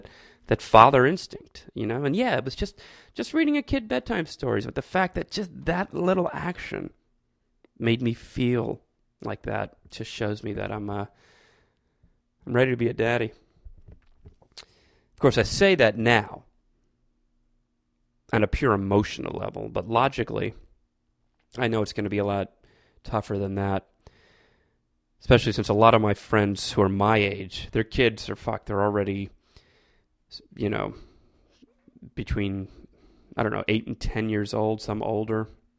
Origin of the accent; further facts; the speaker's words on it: Florida, United States; Whereas I grew up in South Florida, all of my family is in South Florida.